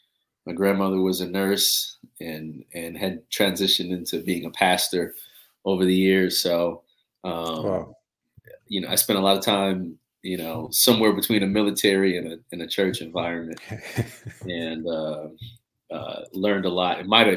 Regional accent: Augusta, Georgia, United States; I grew up in Augusta, Georgia. Which is a town.

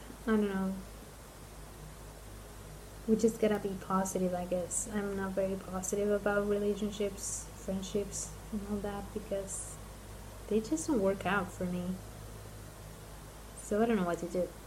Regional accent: Argentina; there were people that don't even follow me that remember that I was from Argentina and they came and said congratulations

